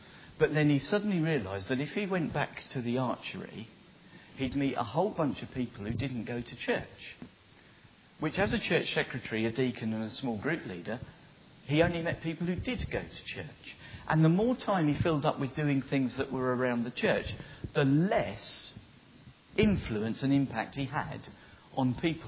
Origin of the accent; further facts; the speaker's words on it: England, United Kingdom; I'm an Englishman and all my family are in the south.